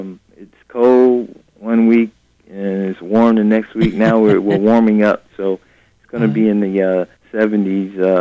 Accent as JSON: {"language": "English", "region": "New York", "country": "United States", "also_born_or_lived": "Washington State", "moved": "as an adult", "lives_now": "San Francisco Bay Area, United States", "said": "Well, I'm originally from New York, but I migrated to California via Washington State."}